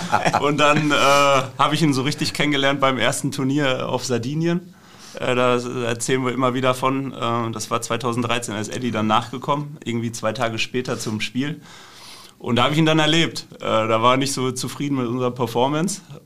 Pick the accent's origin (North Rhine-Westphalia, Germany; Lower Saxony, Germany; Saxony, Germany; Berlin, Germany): North Rhine-Westphalia, Germany; Dortmund; Ich bin Dortmunder und da war das natürlich ein Name.